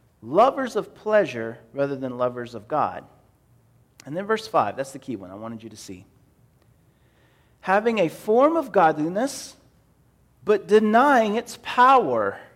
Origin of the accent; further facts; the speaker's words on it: the South, United States; In a congregational church, like in any given Baptist church, where I grew up in the South, Baptists were all over the place.